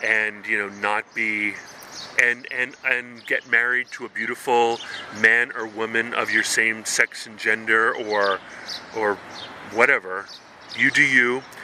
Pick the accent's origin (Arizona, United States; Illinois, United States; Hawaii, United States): Hawaii, United States; moved away; So I grew up in Hawaii, where being a third spirit or third gender or non-binary or gay, or actually more like transgender or third spirit, was perfectly, completely normal in Hawaii nei.